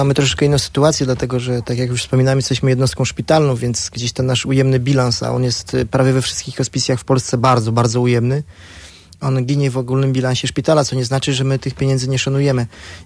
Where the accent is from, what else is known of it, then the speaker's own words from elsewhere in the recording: Pomeranian Voivodeship, Poland; To jesteśmy my, Polacy, my Kaszubi i bardzo chcemy, żeby tak było dalej.